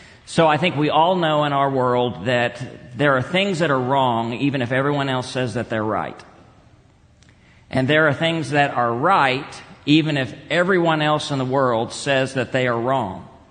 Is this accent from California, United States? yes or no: no; Texas, United States; By the way, I grew up in West Texas, and I've confessed to you my own racist tendencies before.